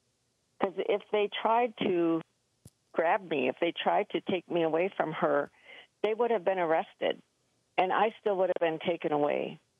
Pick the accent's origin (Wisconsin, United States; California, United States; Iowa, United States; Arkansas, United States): Wisconsin, United States; For myself, I grew up in Wisconsin.